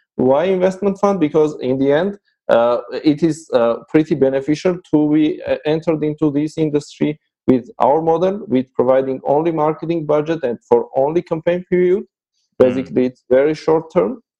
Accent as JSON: {"language": "English", "region": "Yerevan", "country": "Armenia", "second_language": "English", "said": "from Armenia, based in Yerevan."}